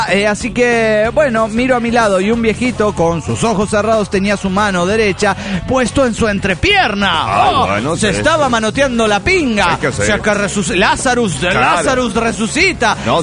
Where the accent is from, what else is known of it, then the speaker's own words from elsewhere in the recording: Managua, Nicaragua; de Managua, Nicaragua.